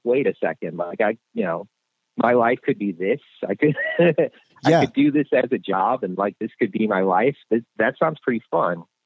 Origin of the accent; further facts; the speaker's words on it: Chicago, Illinois, United States; I grew up in the Chicago suburbs, and I went to school at Northern Illinois University, which is only an hour from Chicago. Mm. And it was an hour and 15 minutes from where I grew up.